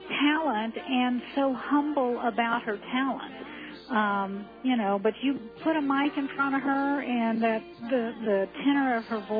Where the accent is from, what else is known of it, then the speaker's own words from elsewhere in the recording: Texas, United States; And since I'm from Texas, every time … would show up in Santa Fe, I would go hear him play at the Paulo Solari.